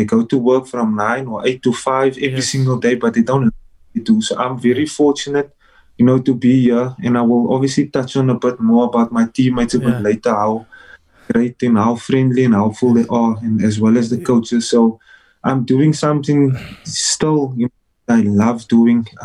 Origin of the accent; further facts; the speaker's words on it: Cape Town, Western Cape, South Africa; Growing up in Cape Town, played for Collegians, Primroses, and then moved on to Bishops